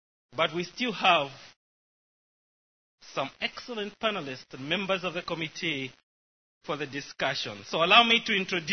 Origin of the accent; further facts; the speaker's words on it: Zambia; born there; As you may guess by my wonderful accent, I was born in a wonderful place called Zambia, 10,000 miles away from here. But guess what? Even out there in Zambia, the United Methodist Church is my home.